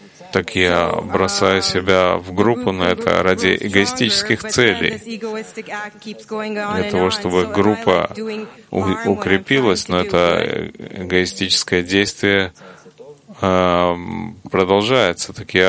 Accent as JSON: {"language": "Russian", "country": "Turkey", "lives_now": "New York, United States", "said": "Я студентка в КБЮ. Я живу в Нью-Йорке. Я из Турции сама."}